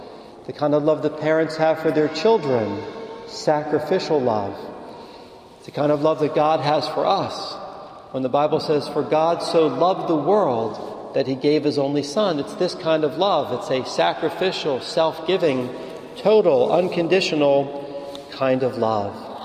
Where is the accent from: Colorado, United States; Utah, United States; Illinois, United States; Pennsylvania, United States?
Pennsylvania, United States; Philadelphia; Remember my hometown of Philadelphia, the city of brotherly love? Growing up, I called it the city of brotherly shove, right?